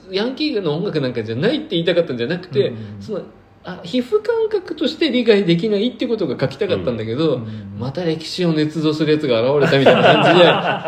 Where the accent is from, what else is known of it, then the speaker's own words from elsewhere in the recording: Tokyo, Japan; 僕の東京で育ったんですけど、うん、の80年生まれの僕からすると、